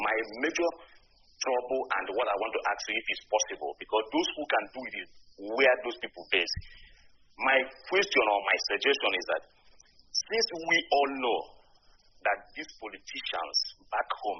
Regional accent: Anambra, Nigeria; I'm from Anambra State, Oka, previously from Mbaku.

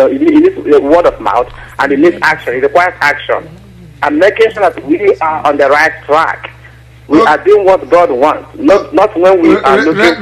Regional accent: Ihe Mbano, Imo, Nigeria; Yes, I am from Igbo land, from Ihe Mbano.

